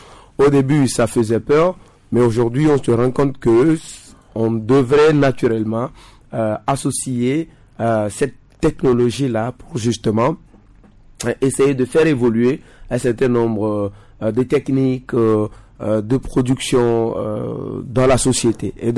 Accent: Kouvé, Maritime, Togo; chez moi à Couvé

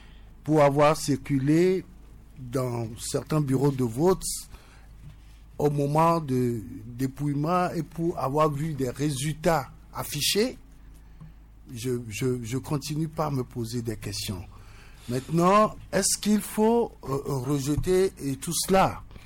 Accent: Togo; Je suis Togolais.

